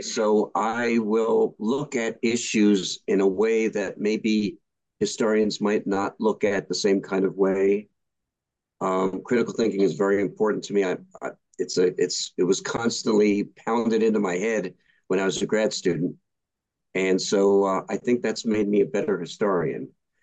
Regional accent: Philadelphia, Pennsylvania, United States; Well, I was born and raised in Philly.

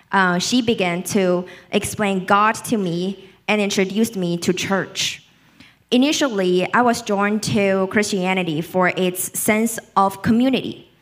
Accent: China; English is a second language; moved away as an adult; now in United States; I was born and raised in China for 18 years, and I came to study abroad in the States in 2019.

